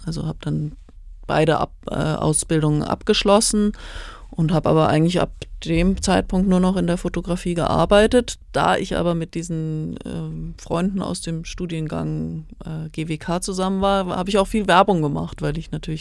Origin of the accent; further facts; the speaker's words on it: Munich, Bavaria, Germany; now in Berlin, Germany; Also ich bin aus München nach Berlin gegangen, da stand auch noch die Mauer